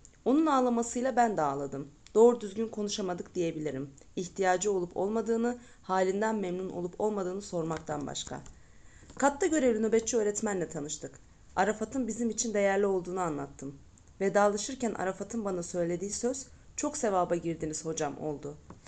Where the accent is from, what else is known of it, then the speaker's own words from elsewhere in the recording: Ankara, Turkey; moved away as an adult; now in Çankırı, Turkey; İlk defa Ankara dışına çıkacak, ailemden, memleketimden, sevdiklerimden ayrı kalacaktım.